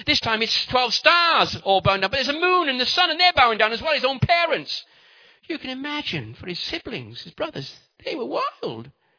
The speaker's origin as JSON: {"language": "English", "town": "Bristol", "region": "South West England", "country": "United Kingdom", "said": "because originally I came from Bristol, apparently"}